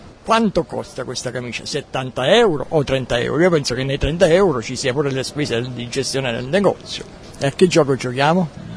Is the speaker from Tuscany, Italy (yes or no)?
no; Salerno, Campania, Italy; mi sono trovato qui a Salerno perché non abito a Salerno, sono di Salerno però fuori Salerno